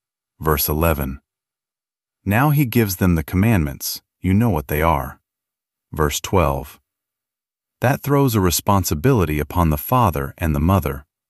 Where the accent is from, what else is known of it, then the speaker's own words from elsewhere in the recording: Portland, Maine, United States; also born or lived in Gorham; Here is Portland, where I was brought up. I was born in Gorham, 12 miles from Portland